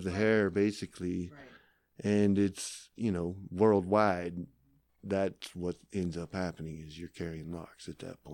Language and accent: English; Carlsbad, New Mexico, United States; also born or lived in Lovington, United States / Albuquerque, United States; Born in Lovington, grew up in Carlsbad, eventually made it to Albuquerque after college.